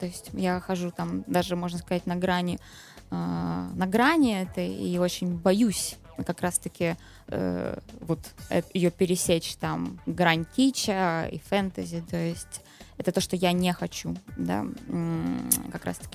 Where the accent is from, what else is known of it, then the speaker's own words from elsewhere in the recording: Russia; Если где-то сидишь в Европе и русские, то ты, ой, давай потише, чтобы не заметили, что мы тоже из России.